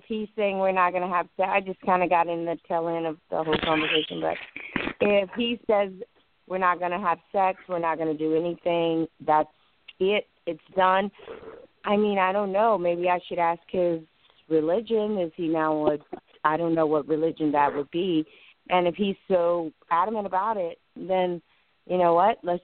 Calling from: New Albany, Mississippi, United States; I'm calling from New Albany, Mississippi.

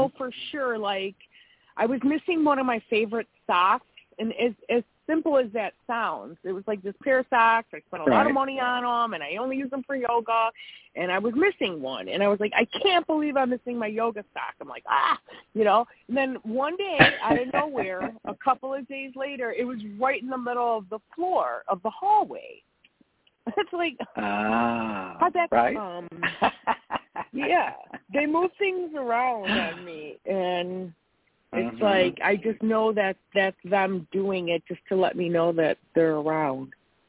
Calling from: Wisconsin, United States; from Wisconsin. How are you?

